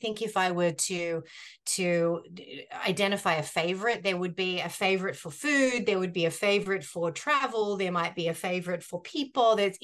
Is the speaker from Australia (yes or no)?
yes; Australia; accent: Australian; But I began my journey in Australia. And so that's where the accent is from.